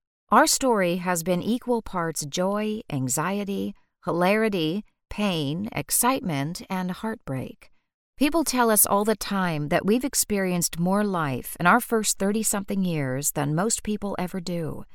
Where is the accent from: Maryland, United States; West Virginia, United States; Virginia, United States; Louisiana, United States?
Louisiana, United States; Lafayette; we moved from my hometown of Lafayette to Monroe, Louisiana.